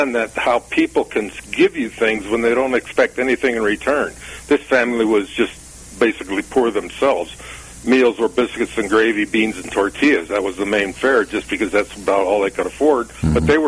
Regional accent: Chicago, Illinois, United States; born there; I was born in Chicago, and my mother left my father and I when I was like 2 or 3 years old.

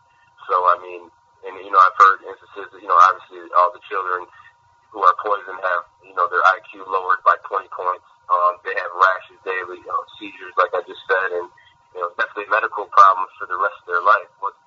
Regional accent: Bay City, Michigan, United States; Well, I grew up in Bay City, Michigan, probably about 30, 35 minutes away.

